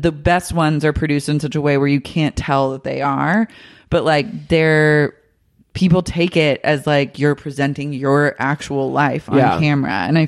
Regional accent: Oklahoma, United States; Like, I grew up in Oklahoma, so I only had the catalog to, right. like, go off of.

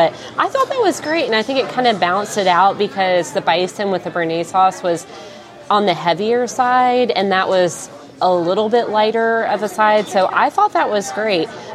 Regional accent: Mississippi, United States; Everybody likes to say I'm bougie, but I'm from Mississippi, and I dip most of my food in ranch, so I'm not convinced that I am.

